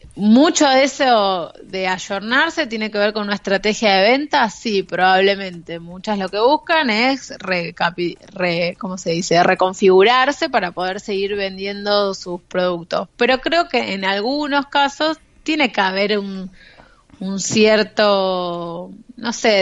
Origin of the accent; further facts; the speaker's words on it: Argentina; Y estuve investigando en lo que tiene que ver con las publicidades tanto en mi país, que es Argentina, y a nivel mundial.